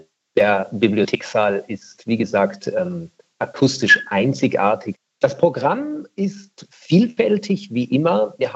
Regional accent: Baden-Württemberg, Germany; ist für mich was Besonderes natürlich, ein Festival ausrichten zu dürfen in meiner Heimatregion. Und Ochsenhausen

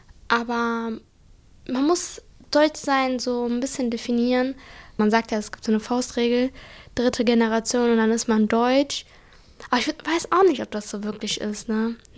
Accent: Morocco; now in Germany; ich bin Marokkanerin mit einem deutschen Pass.

